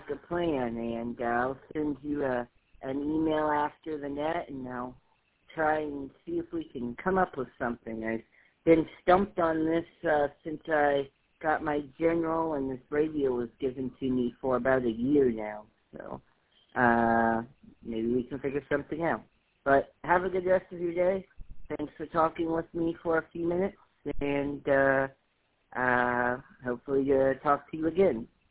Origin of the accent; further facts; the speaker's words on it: Illinois, United States; So I'm originally from Illinois. And, well, I'm from a suburb of Chicago